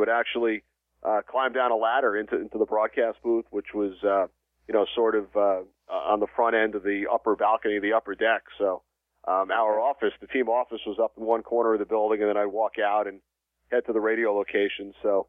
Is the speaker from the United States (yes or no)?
yes; New York, United States; I grew up in the New York area and went to school in New York at NYU.